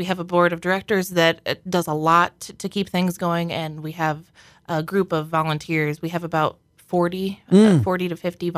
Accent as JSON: {"language": "English", "town": "Galesburg", "region": "Illinois", "country": "United States", "tie": "born or raised there", "said": "growing up in Galesburg, a lot of things that you hear are like, oh, there's nothing to do here. Let's go to Peoria."}